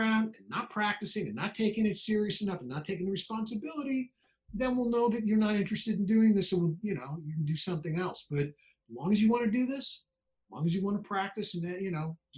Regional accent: Santa Monica, California, United States; also born or lived in Los Angeles; And then they moved out to L.A., where I grew up in Santa Monica. They moved out to L.A. 2 years after the Dodgers did. They moved out in 60. And I was born in 61.

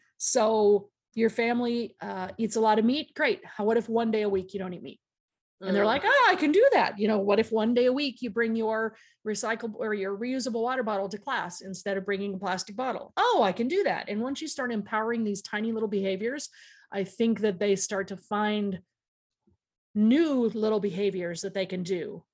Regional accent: Colorado, United States; And I'm from Colorado, where, you know, I was vegan for a long time

